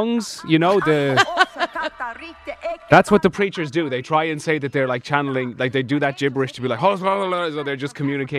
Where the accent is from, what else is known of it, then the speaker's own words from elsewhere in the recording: Ireland; I'm Irish.